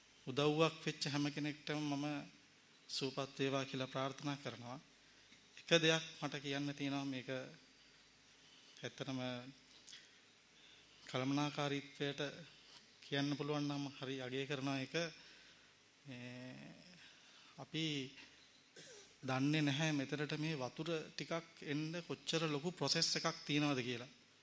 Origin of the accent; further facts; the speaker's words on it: Kiribathgoda, Western Province, Sri Lanka; මගේ ගම කිරිබත්ගොඩ